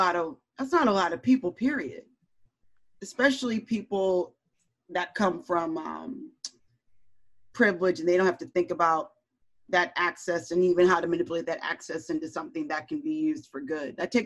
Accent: Michigan, United States; you know, I'm from Michigan. I'm used to crazy. I'm used to like militia.

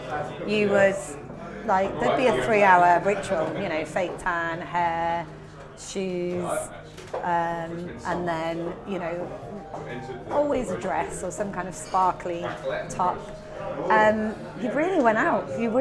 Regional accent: Liverpool, North West England, United Kingdom; growing up in Liverpool and having the pub and bar scene we did until I moved away.

